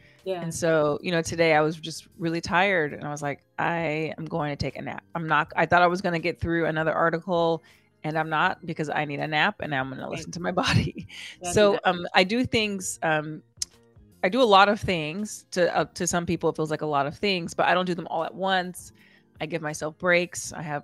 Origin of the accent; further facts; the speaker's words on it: Rialto, California, United States; So I grew up in Rialto, California